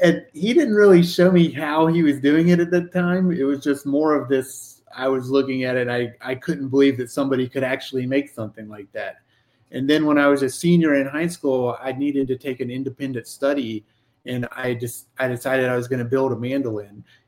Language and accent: English; Virginia, United States; Yeah, well, I grew up in Rockbridge County, Virginia, so that was an easy name to come up with.